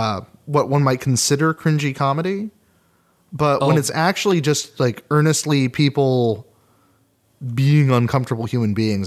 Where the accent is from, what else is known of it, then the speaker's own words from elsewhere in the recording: Fairbanks, Alaska, United States; I just spent 2 years in Fairbanks, like, back in my hometown.